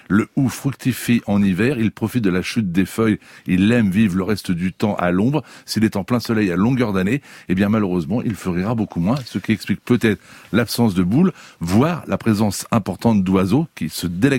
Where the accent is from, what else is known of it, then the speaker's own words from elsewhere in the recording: France; On en voit chez nous en France un peu partout